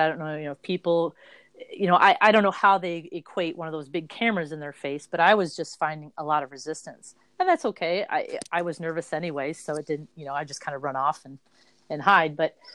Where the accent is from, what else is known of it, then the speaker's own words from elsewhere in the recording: Chillicothe, Illinois, United States; this project, right now that I'm doing currently is about my hometown in, Chillicothe, Illinois.